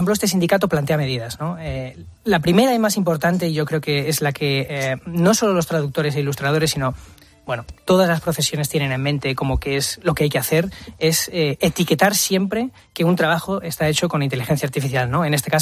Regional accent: Oviedo, Asturias, Spain; also born or lived in León; now in Madrid, Spain; yo nací en León, me crié en Oviedo, pero me vine a estudiar aquí a Madrid, ¿no?

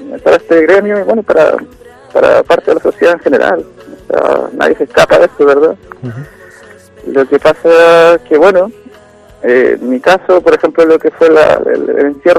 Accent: Santiago, Santiago Metropolitan Region, Chile; also born or lived in Salamanca / Galicia; now in Spain; yo nací en Chile, soy Santiago de Chile, y llegué aquí a España en el 2004. Nada, estuve en Salamanca

